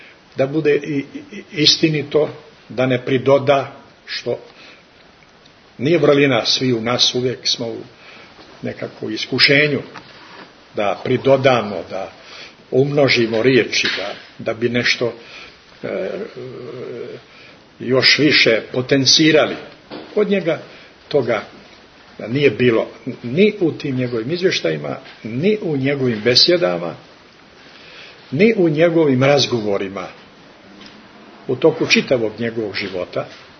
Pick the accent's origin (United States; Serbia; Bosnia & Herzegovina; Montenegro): Montenegro; ja sam iz Crne Gore